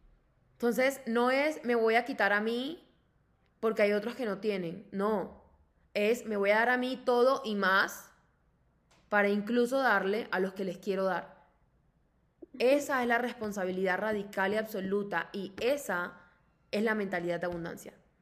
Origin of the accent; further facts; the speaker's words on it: Cartagena, Bolívar, Colombia; Yo crecí en Cartagena, y Cartagena es la ciudad de contrastes, yo creo que más grande de Colombia.